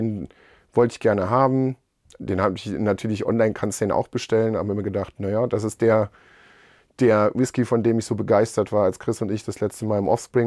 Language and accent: German; Pankow, Berlin, Germany; Ist ja ganz gut, ich komme aus Pankow.